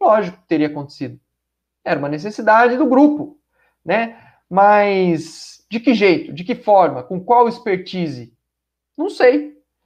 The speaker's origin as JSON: {"language": "Portuguese", "town": "Ribeirão Preto", "region": "São Paulo", "country": "Brazil", "said": "como dizem lá em Ribeirão Preto, de onde eu sou, né?"}